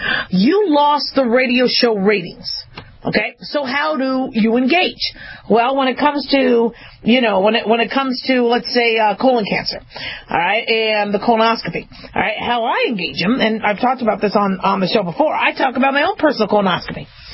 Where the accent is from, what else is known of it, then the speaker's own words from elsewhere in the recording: California, United States; You know, so, so I grew up in California, and there was Cal Worthington and his dog, Spot.